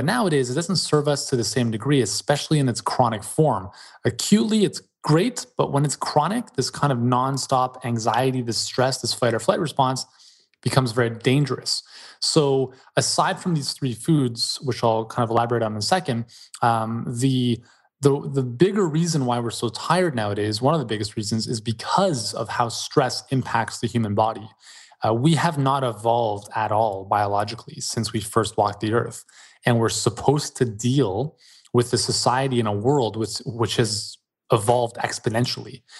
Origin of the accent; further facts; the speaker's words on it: Canada; I mean, I think Quebec's part of Canada. Maybe some others don't, but we're definitely Canadian.